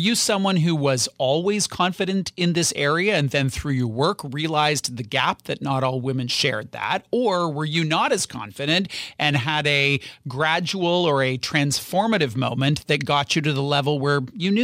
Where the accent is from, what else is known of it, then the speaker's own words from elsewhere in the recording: Canada; So I think I'm a believer as a Canadian as a human, but as a parent, I really have skin in this game.